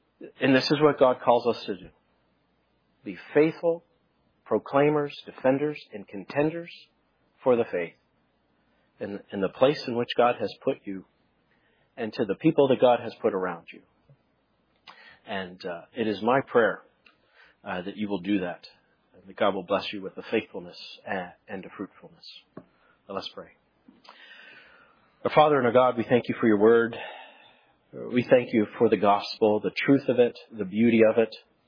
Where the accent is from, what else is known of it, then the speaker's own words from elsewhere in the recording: Pennsylvania, United States; I'm from Western PA, so I may slaughter these French names.